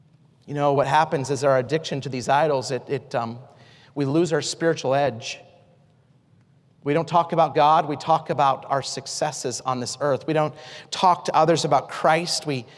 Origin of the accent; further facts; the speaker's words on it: Idaho, United States; I grew up in Idaho.